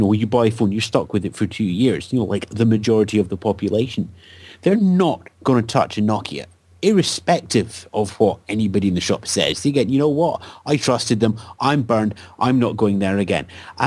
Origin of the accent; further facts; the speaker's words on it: Scotland, United Kingdom; I'm not a geek, I'm Scottish.